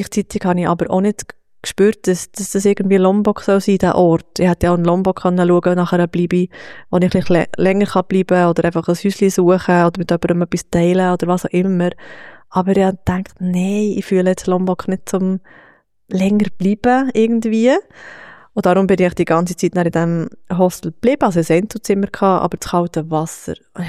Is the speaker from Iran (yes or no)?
no; Switzerland; wir sind halt einfach gleich in der Schweiz aufgewachsen